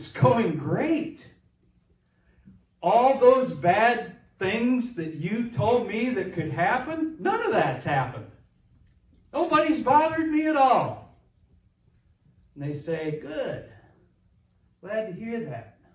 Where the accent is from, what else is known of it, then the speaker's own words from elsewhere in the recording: Illinois, United States; Now, I'm from Chicago, or 100 miles west of Chicago, kind of out in the cornfield, so, you know, you're from Illinois, you know about Al Capone and all